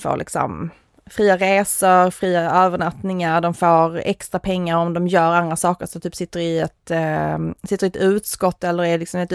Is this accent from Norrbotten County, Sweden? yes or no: no; Stockholm, Stockholm County, Sweden; also born or lived in Skåne; Jag är både en stockholmare och en skåning.